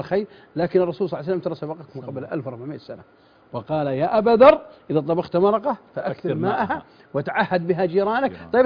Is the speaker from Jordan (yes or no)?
no; Mecca, Makkah Province, Saudi Arabia; احنا صغار من مكه احنا على قد حالنا ما بعد يعني حالتنا بسيطه وفقراء